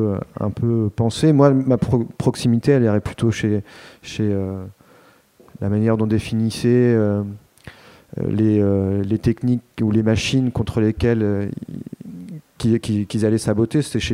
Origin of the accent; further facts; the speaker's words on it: Normandy, France; Il se trouve que je suis Normand.